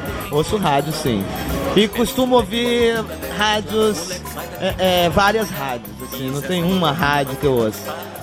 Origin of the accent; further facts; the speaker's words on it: Brazil; Primeiro, é porque eu sou brasileiro, né?